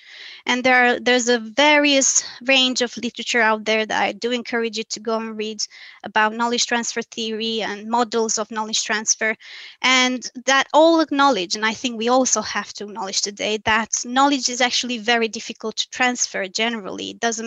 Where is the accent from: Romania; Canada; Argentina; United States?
Romania; I was born and raised in Romania, which is a country that's been always the crossroad of influences between East and the West.